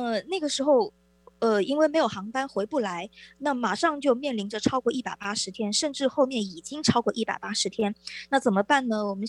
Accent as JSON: {"language": "Chinese", "town": "Shantou", "region": "Guangdong", "country": "China", "tie": "born or raised there", "said": "我的家乡是广东省汕头市，在这个武汉封城的第三天吧，我们汕头市也封城了。"}